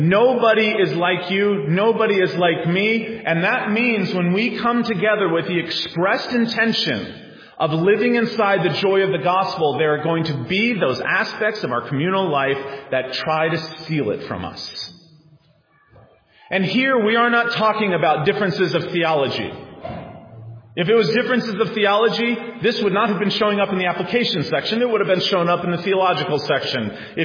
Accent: the South, United States; now in New Hampshire; I mean, I grew up in the South.

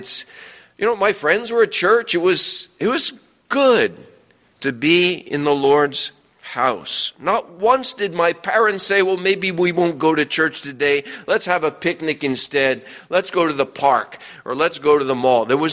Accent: New Orleans, Louisiana, United States; now in New Jersey, United States; My home background, I was born in New Orleans, Louisiana. Maybe y'all can't tell from my accent, but I'm not native to here in New Jersey. I had to adjust myself to speaking like y'all

